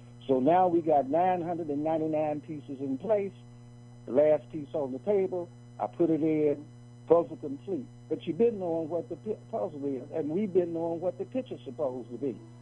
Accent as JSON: {"language": "English", "town": "Chicago", "region": "Illinois", "country": "United States", "tie": "born or raised there", "said": "And then back in the day when I was growing up in Chicago and black was not popular"}